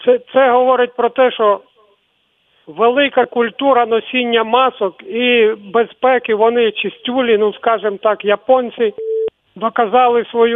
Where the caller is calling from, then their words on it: Kyiv, Ukraine; місто Київ.